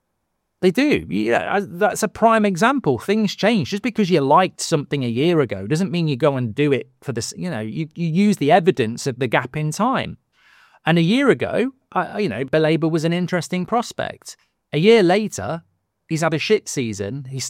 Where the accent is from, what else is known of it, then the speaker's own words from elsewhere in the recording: Australia; I'm from Australia.